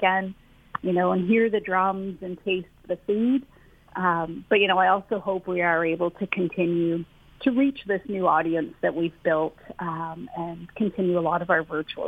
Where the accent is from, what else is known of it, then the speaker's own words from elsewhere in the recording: Oshawa, Ontario, Canada; I grew up in an urban area. I grew up in Oshawa, Ontario, and, you know, I have mixed Indigenous and British heritage.